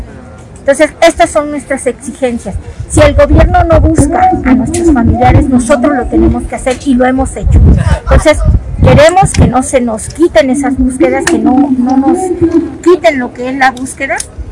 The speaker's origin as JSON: {"language": "Spanish", "town": "Xalapa", "region": "Veracruz", "country": "Mexico", "said": "Soy de Jalapa, Veracruz, y represento a mi colectivo."}